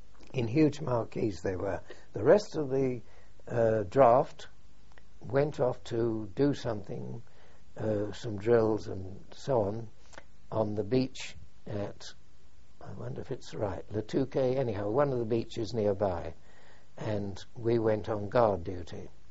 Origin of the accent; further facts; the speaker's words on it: London, United Kingdom; You know, I came from London, she came from London.